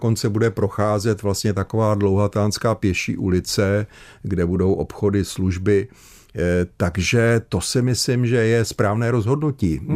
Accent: Prague, Czechia; za mýho dětství v Praze bylo kolem stovky, dneska jich je asi 5

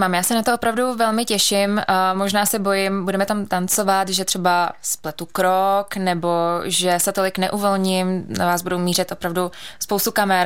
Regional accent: Pardubice, Pardubice Region, Czechia; also born or lived in Ostrava; A naši se po rozvodu, když mě byl jeden rok, když se rozvedli, tak maminka se vrátila do Pardubic a už jsem tady žila celý život. Takže já jsem pardubačka, ale rodečka z Ostravy.

